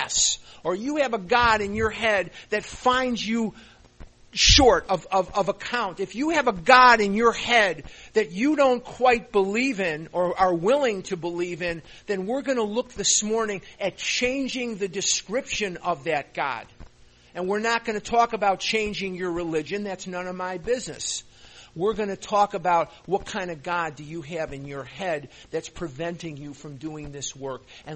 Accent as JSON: {"language": "English", "town": "Chicago", "region": "Illinois", "country": "United States", "tie": "born or raised there", "lives_now": "Scottsdale, United States", "said": "And I was born and raised in Chicago, and I live in Scottsdale, Arizona now."}